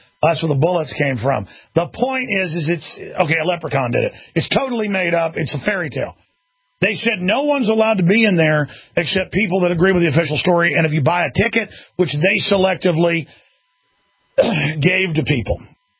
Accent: Dallas, Texas, United States; I grew up in Dallas. I've been to Dealey Plaza hundreds of times driving by it when I was a kid.

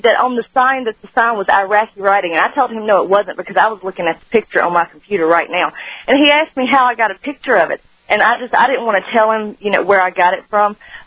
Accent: Mississippi, United States; now in Colorado, United States; I am originally from Mississippi

